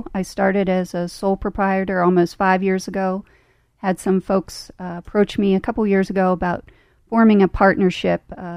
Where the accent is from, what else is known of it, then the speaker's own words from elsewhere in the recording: Pennsylvania, United States; Yeah, I'm Center County, born, bred, been here all my life in Center County.